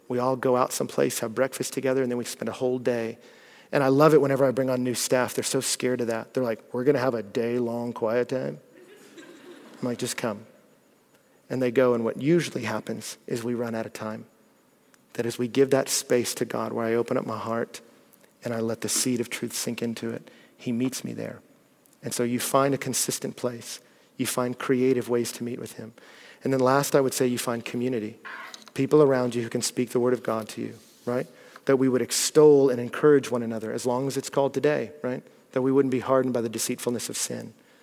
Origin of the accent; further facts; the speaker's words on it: Texas, United States; I'm from Texas.